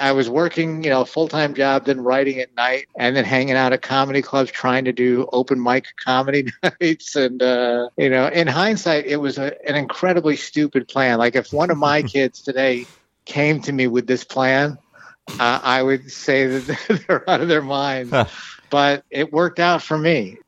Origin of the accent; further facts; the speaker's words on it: West Springfield, Massachusetts, United States; moved away as an adult; Yeah, I came out here from West Springfield, Massachusetts. No connection to The Simpsons.